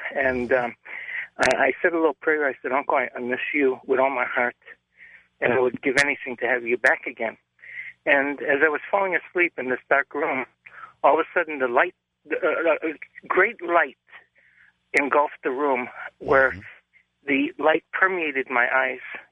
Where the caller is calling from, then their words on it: Los Angeles, California, United States; I'm calling from Los Angeles.